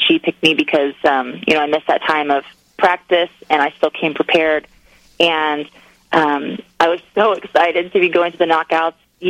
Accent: Broken Arrow, Oklahoma, United States; now in Nashville, United States; Yeah, I'm from Broken Arrow, Oklahoma, which is the Tulsa area.

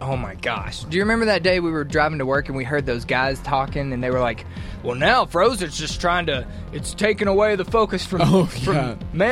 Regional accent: Tupelo, Mississippi, United States; Yes, I am from Tupelo, Mississippi.

